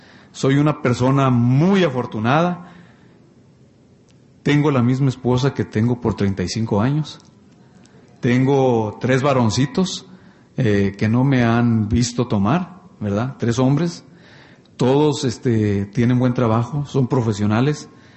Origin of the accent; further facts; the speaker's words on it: Durango, Mexico; now in United States; Yo vengo, es un pueblo en Durango, ¿no? De donde yo soy.